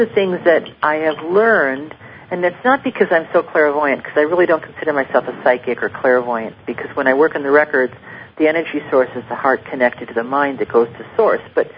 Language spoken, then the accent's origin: English; Cleveland, Ohio, United States; Nikki actually writes in from Cleveland, Ohio, my hometown